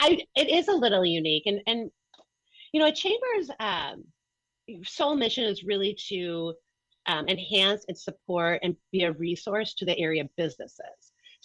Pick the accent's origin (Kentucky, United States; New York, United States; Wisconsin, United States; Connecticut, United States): Wisconsin, United States; Milwaukee; now in Burlington, United States; No, I'm from Milwaukee.